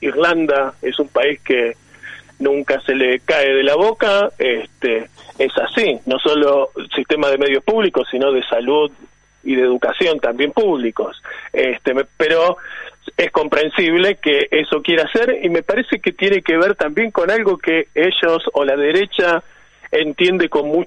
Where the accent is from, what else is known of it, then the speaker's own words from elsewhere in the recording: Argentina; Pero como acá somos argentinos y se sabe que somos un desastre, no lo podemos hacer bien.